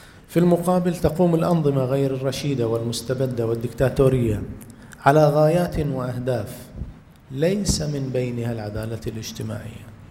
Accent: Bahrain; ومنها بلدنا البحرين في حالة من الاضطراب غير المنقطع

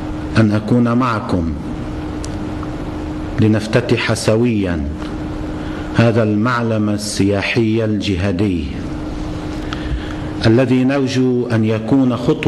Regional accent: Al-Qantara, Nabatieh Governorate, Lebanon; كان أهالي بلدتي القنطرة التي كانت تحت الاحتلال وبلدة الغندورية

